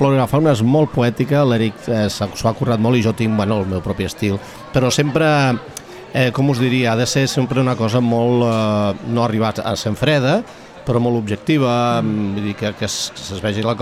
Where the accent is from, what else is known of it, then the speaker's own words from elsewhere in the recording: Vilafant, Catalonia, Spain; jo sóc de Vilafant, he viscut molt de temps, ara no, però vaja, me sento molt lligat al poble de Vilafant.